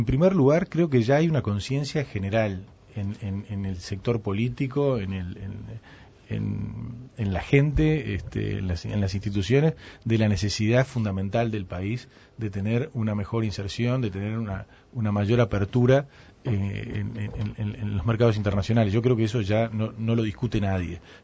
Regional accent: Uruguay; somos los uruguayos

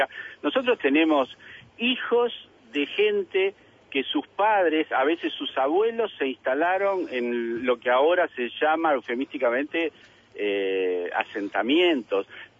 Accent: Montevideo, Uruguay; yo soy del Uruguay, o sea, yo vivía en Malvin de chico, de una familia clase media muy humilde, y vivimos siempre con la casa abierta.

